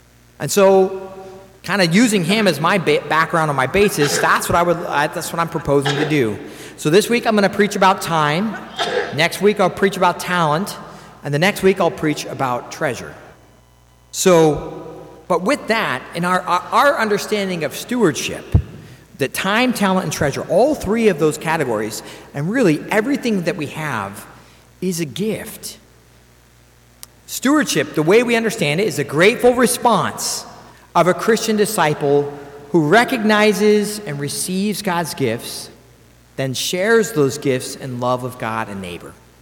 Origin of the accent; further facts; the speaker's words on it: Wichita, Kansas, United States; growing up in the Diocese of Wichita, I didn't know that there's anything particularly unique or rare or special about us in Wichita until I went into seminary.